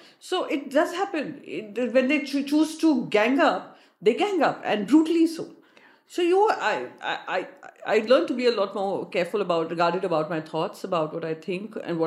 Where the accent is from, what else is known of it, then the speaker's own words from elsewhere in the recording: Mumbai, Maharashtra, India; But otherwise, I come from Mumbai